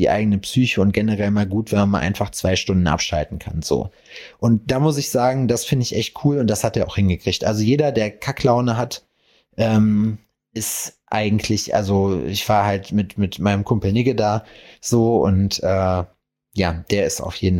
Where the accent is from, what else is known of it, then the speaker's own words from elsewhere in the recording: North Rhine-Westphalia, Germany; Ich war ja am Samstag in meiner Heimat, ne? So, nicht ganz in meiner Heimat, aber in der Nähe davon. Ich war in Hagen.